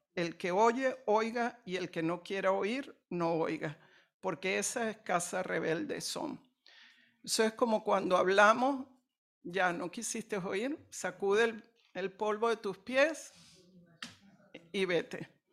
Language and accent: Spanish; Barcelona, Catalonia, Spain; yo vengo de Barcelona, yo podría quedarme en una iglesia en Barcelona